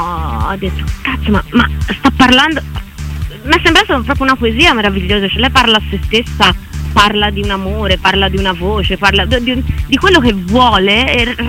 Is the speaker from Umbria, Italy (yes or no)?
yes; Orvieto, Umbria, Italy; now in Prato, Italy; sono nata a Orvieto, perché la mia mamma è di Orvieto. Sono cresciuta a Orvieto, poi sono venuta a Prato.